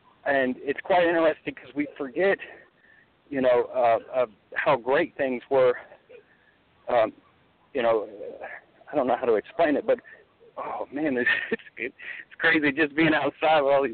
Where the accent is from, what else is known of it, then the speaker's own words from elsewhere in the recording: England, United Kingdom; I'd say as an English person, we use a lot of the words already.